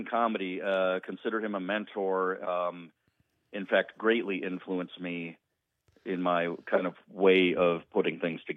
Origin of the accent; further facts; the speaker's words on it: Marinette, Wisconsin, United States; I haven't been fortunate enough yet to do my hometown to Marinette.